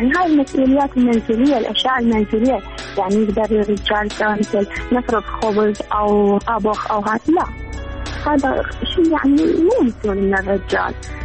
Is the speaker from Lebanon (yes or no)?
no; Najaf, Najaf Governorate, Iraq; من النجف، وخريجة معهد معلمات،